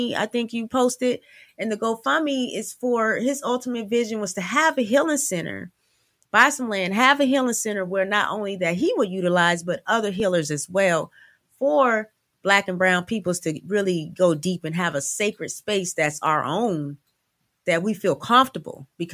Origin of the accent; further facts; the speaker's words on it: Miami, Florida, United States; born there; I was born in Miami. So I thought, maybe I go home, I get to go to the beach, you know.